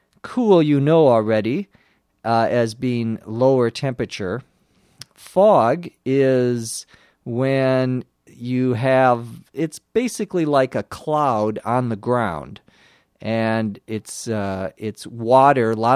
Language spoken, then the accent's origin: English; Minnesota, United States; I begin by telling how I grew up in Minnesota.